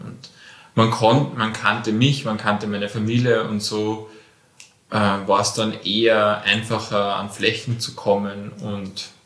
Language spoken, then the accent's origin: German; Spitz, Lower Austria, Austria; Also ich bin gebürtig aus der Wachau, bin in Spitz aufgewachsen, born and raised quasi am Beginn des Spitzer Grabens.